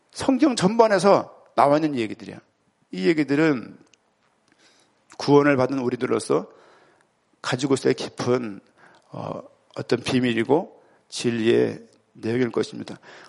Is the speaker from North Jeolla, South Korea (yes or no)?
no; Seoul, South Korea; 제 고향은 서울이에요.